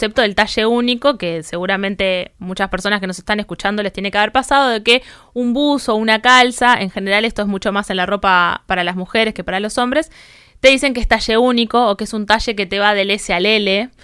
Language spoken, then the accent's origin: Spanish; Uruguay; que haya una coherencia con nuestras corporalidades, como uruguayas y uruguayos